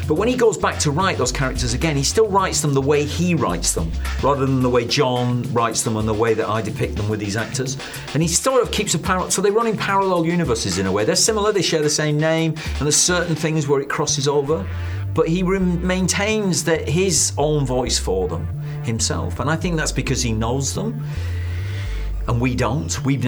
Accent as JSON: {"language": "English", "town": "Manchester", "region": "North West England", "country": "United Kingdom", "said": "child, Irish roots, and part of the generation that came over in the 50s into Manchester and Liverpool. I'm from Manchester, so was very conscious of my Irish roots."}